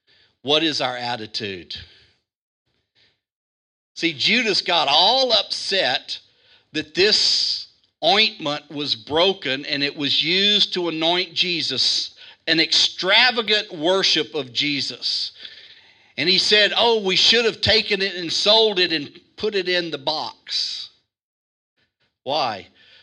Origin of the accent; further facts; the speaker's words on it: Zachary, Louisiana, United States; now in Kuwait; I've got a Burger King in my hometown back in America that I like eating in. So here in Kuwait, we go to Burger King.